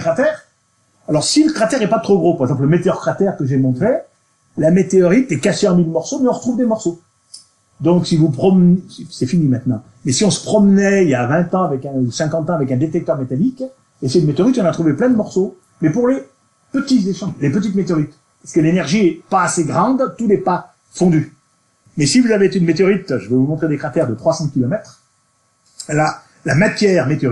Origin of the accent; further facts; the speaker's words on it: Auvergne-Rhône-Alpes, France; Surtout si c'est en Auvergne, vous imaginez, je suis auvergnat, je me permets d'appeler les auvergnats.